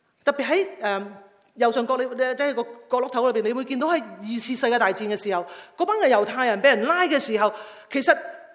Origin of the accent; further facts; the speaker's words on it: China; 这个是我们中国人的文化，中国文化带来的一种枷锁